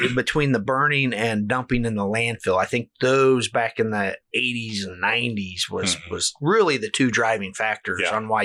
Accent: Moberly, Missouri, United States; and my family moved down here back to my hometown. Of course, my kids, I got two younger boys, and yeah. my wife is from here as well. She's a Jaybird, I'm a Crusader, so all we right. got that divided house, oh, you know. Yeah. But my boys are, you know, Moberly's their hometown.

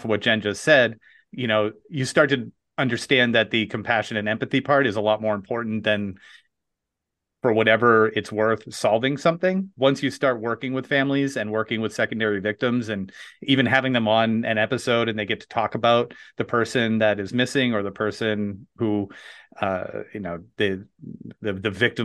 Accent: Jaffrey, New Hampshire, United States; I found a book about this murder that took place in my hometown of Jaffrey, New Hampshire in 1918.

